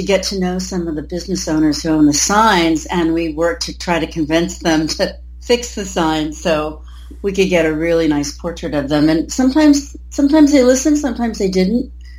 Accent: Arizona, United States; now in San Francisco, United States; And I'm from Arizona, but we both came to San Francisco to be art students in the 70s.

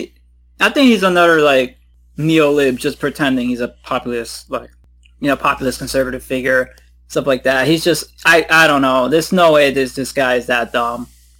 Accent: Brooklyn, New York, United States; Oh, no, I'm not from, I'm from Brooklyn.

